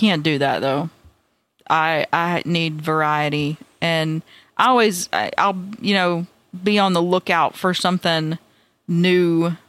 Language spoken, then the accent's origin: English; Florida, United States; Big babies from Florida.